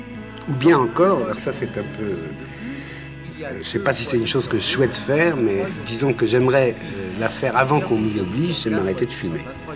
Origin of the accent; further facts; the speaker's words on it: Paris, Île-de-France, France; depuis que je suis parisien, depuis ma naissance